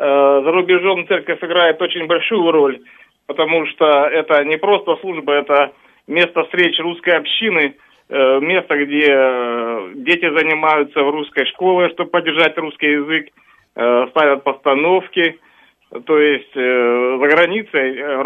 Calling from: Auckland, New Zealand; Я обещал позвонить из Окленда, из Новой Зеландии.

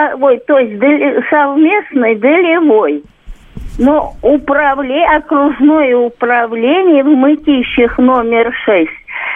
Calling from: Moscow Oblast, Russia; из Подмосковья.

